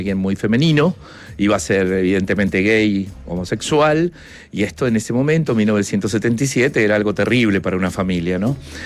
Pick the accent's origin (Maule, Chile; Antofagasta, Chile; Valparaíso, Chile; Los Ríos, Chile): Los Ríos, Chile; La Unión; born there; yo nací en La Unión